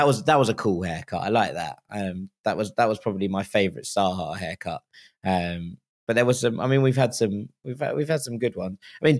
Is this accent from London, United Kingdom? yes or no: yes; Hammersmith, London, United Kingdom; because I come from Hammersmith, which is like the opposite end of the world.